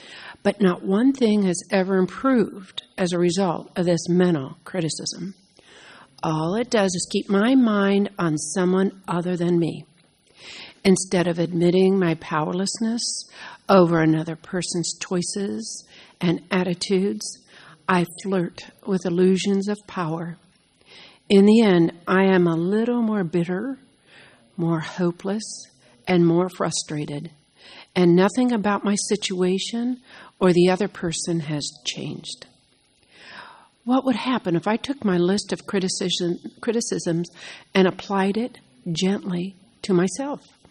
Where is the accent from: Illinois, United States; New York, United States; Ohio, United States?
Illinois, United States; Chicago; I'm from Chicagoland.